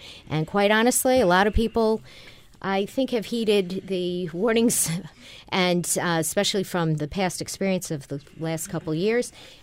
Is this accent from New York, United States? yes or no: yes; Buffalo, New York, United States; I'm from Buffalo, and this is what everybody does.